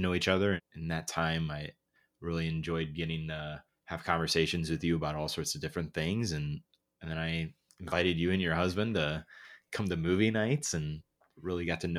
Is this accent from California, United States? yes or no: no; Fort Wayne, Indiana, United States; I'm from Fort Wayne, and so it's just predominantly, like you said, cornfields.